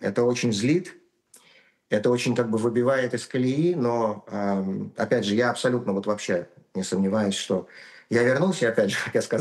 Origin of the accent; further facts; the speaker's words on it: Moscow, Russia; я москвич в пятом поколении. То есть прапрадед мой … был купцом второй гильдии в Москве, это отец прабабушки, был купцом второй гильдии в Москве во второй половине 19 века.